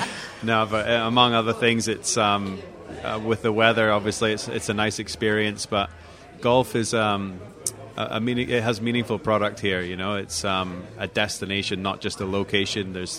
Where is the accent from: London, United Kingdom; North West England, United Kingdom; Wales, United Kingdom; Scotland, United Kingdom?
Scotland, United Kingdom; now in Barbados; Like, I'm from Scotland, so...